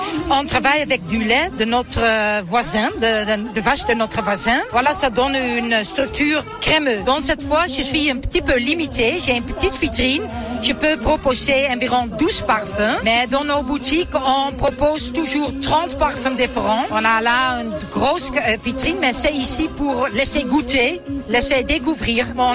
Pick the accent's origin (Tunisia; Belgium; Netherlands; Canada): Netherlands; now in La Bourboule, France; Je suis Hollandaise. Nous nous sommes installés définitivement en Auvergne à La Bourboule